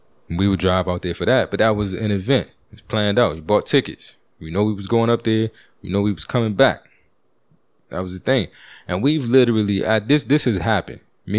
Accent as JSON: {"language": "English", "town": "Washington", "region": "District of Columbia", "country": "United States", "said": "I was offended because I'm not from Baltimore. DC"}